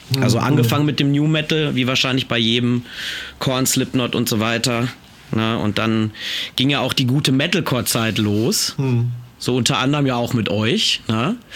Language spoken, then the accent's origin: German; Gelsenkirchen, North Rhine-Westphalia, Germany; Das war Gelsenkirchen, allerdings Gelsenkirchen-Bur.